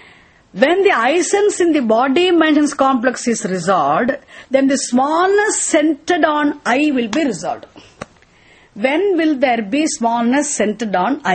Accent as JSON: {"language": "English", "country": "India", "said": "Now I'm very Indian, you see."}